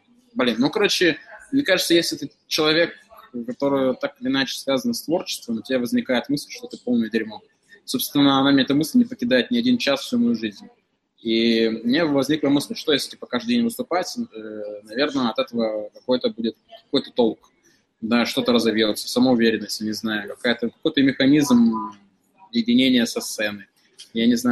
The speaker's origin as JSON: {"language": "Russian", "town": "Chelyabinsk", "region": "Chelyabinsk Oblast", "country": "Russia", "lives_now": "Moscow, Russia", "said": "Челябинск, ребят, я из Челябинска."}